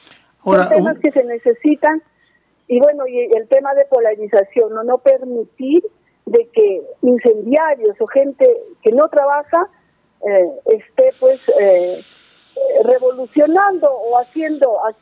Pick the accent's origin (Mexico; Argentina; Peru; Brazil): Peru; Cajamarca; espero con mucha responsabilidad y dignidad poder representar a mi pueblo cajamarquino. Como cajamarquina neta